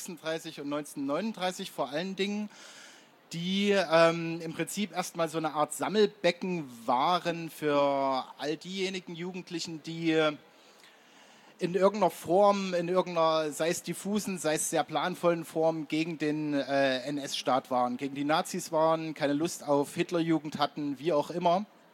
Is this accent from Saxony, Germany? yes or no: yes; Leipzig, Saxony, Germany; Das heißt, ich als Leipziger, auch politisch interessierter Mensch, war völlig ahnungslos